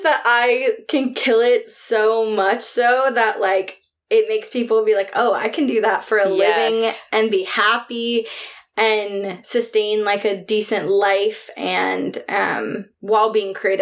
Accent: New York, United States; born there; my family's all from New York. Like, I was born in New York

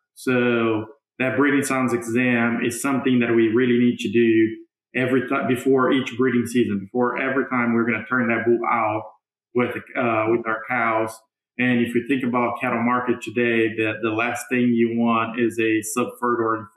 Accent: Brazil; So I'm originally from Brazil.

